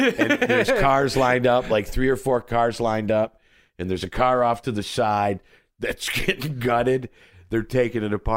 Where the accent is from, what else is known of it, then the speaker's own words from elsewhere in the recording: Detroit, Michigan, United States; We're comics from Detroit.